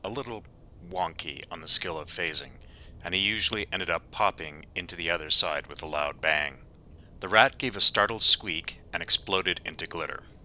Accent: Calgary, Alberta, Canada; I'm a writer from Calgary, Alberta, Canada.

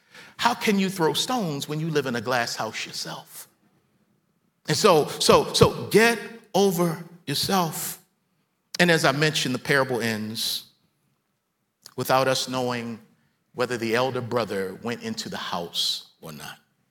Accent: Baltimore, Maryland, United States; now in Nashville, United States; Now, I grew up down the road. I was born and raised in Baltimore. My family moved to the county when I was about 11 years old, and I got introduced to house parties.

